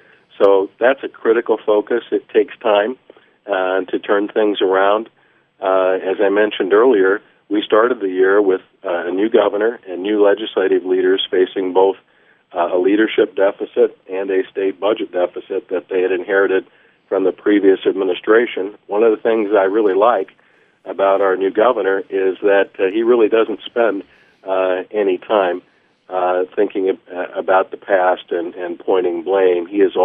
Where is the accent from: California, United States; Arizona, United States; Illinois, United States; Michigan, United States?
Michigan, United States; Kalamazoo; also born or lived in Portage; I grew up in Kalamazoo and Portage and have lived and worked in Alma and Clare and Mount Pleasant. We are a great state with a bright future.